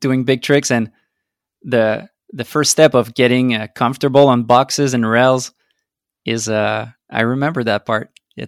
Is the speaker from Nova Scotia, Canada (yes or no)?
no; Quebec, Canada; Because I'm from Quebec, you're from Ontario.